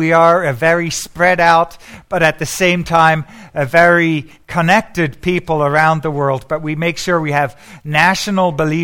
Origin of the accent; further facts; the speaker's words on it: United Kingdom; born there; I am actually British, believe it or not. And I was born there to parents who were both Jewish believers in Jesus.